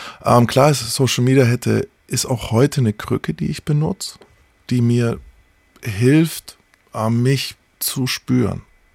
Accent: Nuremberg, Bavaria, Germany; Und dann war ich ein Jahr lang in Nürnberg, wo ich aufgewachsen bin.

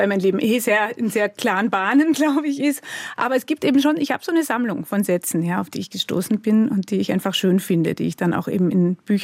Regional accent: Vienna, Austria; Meine Mama ist auch Österreicherin und ich bin in Wien aufgewachsen. Also ich bin schon als ganz kleines Baby dann wieder mit meinen Eltern zurück nach Österreich gekommen.

